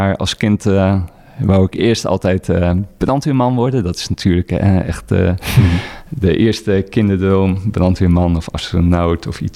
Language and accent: Dutch; Vlieland, Friesland, Netherlands; Ik ben opgegroeid op Vlieland.